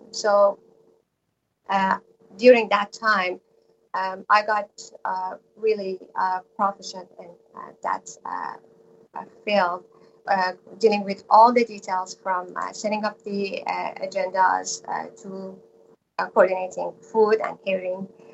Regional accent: Iran; moved away as an adult; also born or lived in Dubai; now in United States; I'm an American Iranian, and I came to the U.S. About 11 years ago. So before that, I was living in Iran at some time, about like 5 years in Dubai.

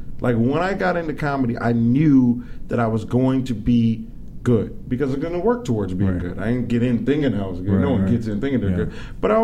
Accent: Seattle, Washington, United States; Yeah, I'm from Seattle.

